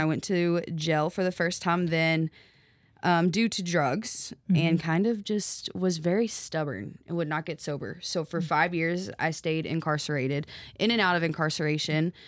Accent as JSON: {"language": "English", "town": "Owensboro", "region": "Kentucky", "country": "United States", "tie": "born or raised there", "said": "So I was born and raised here in Owensboro. And I've literally loved living here, honestly."}